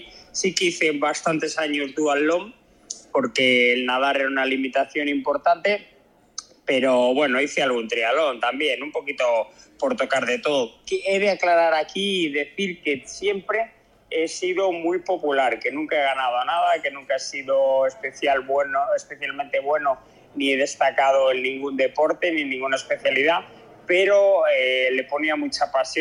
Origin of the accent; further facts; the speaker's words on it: Valladolid, Castile and León, Spain; Yo soy de Valladolid y viví pues toda mi infancia y adolescencia en Valladolid. Valladolid es la provincia con menos desnivel de España, más plana.